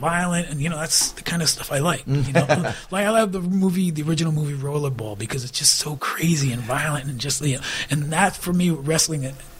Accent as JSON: {"language": "English", "region": "New Jersey", "country": "United States", "tie": "born or raised there", "also_born_or_lived": "New York / Massachusetts", "said": "Jersey, New York, and Boston. Also, my mom's relatives are all from Boston."}